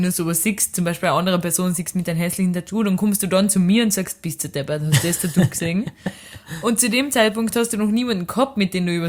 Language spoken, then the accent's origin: German; Austria; Mich auch gefragt, wo ich herkomme. Österreich.